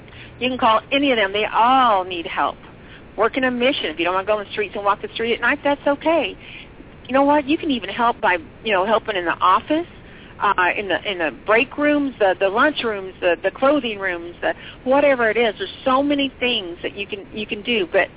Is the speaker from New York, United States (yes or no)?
no; Texas, United States; now in Los Angeles, United States; Well, I was from Texas. I didn't know anybody.